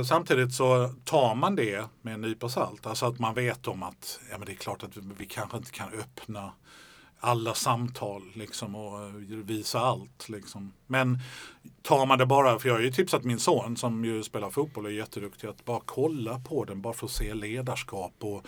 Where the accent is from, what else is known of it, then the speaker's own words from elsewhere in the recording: Sweden; jag är en svensk Arsenal-supporter